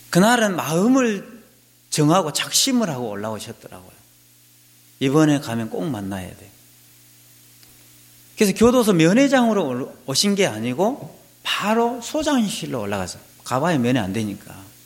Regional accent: Sinan, South Jeolla, South Korea; 전라남도 신안군에 저희 고향인데 전라남도 신안군에서 배를 타고 목포까지 나오면 1시간 걸려요

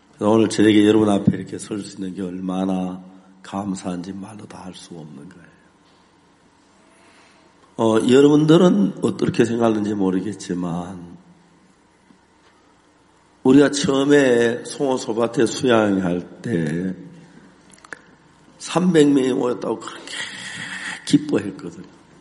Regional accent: Seonsan, North Gyeongsang, South Korea; 소설을 살 만한 돈이 없으니까 선산 우리 고향 바다는 조그만 빤한데 어떤 집에 책이 있다는 이야기 때문에 달려가서 빌려가지고 밤새워 읽고 돌려주고 그랬어요.

